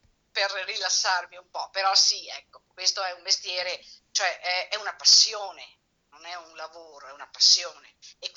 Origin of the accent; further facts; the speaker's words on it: Lamon, Veneto, Italy; Io sono di Lamont.